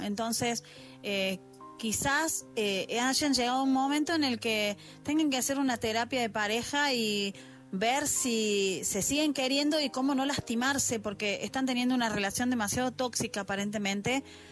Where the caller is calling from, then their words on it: Argentina; desde Argentina